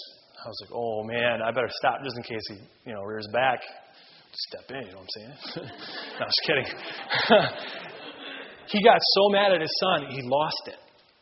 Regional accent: Minnesota, United States; now in Penn Township, United States; Now, I come from Minnesota, and number one, I love your weather.

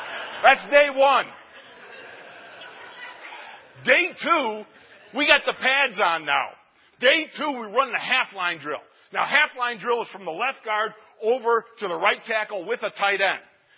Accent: Buffalo, New York, United States; Of course, I come from Buffalo, New York, that well-known Miami of the North.

